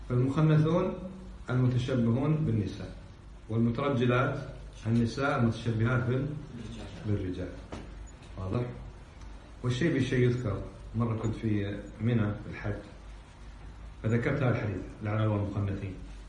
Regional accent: Kuwait; شوف شلون عندنا بالكويت

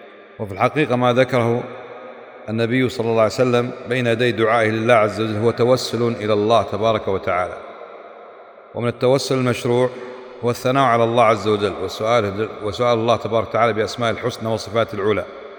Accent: Kuwait; وأنا زائركم من الكويت

